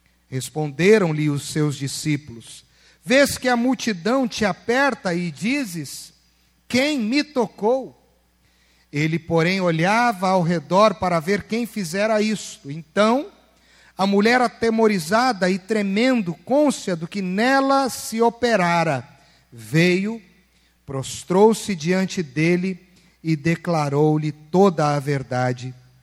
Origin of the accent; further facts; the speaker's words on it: São Paulo, Brazil; born there; Eu nasci na Lapa.